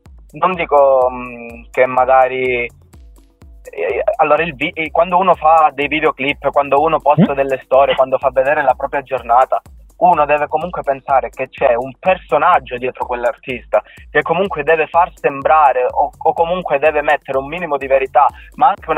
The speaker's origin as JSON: {"language": "Italian", "region": "Calabria", "country": "Italy", "said": "parla di un argomento veramente forte del mio paese, della Calabria"}